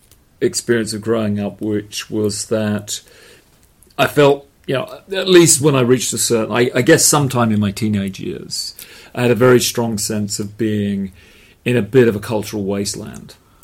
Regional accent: Potters Bar, East of England, United Kingdom; also born or lived in Barnet / United States; so I was born in Barnet, North London, and grew up in Potter's Bar. Barnet is just inside the Greenbelt. Potter's Bar is one of the very first band of commuter towns

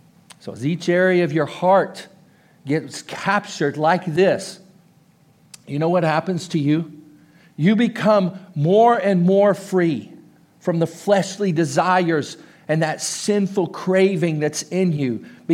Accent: Texas, United States; Of course, I'm from Texas. Gravy is all over all of it, right?

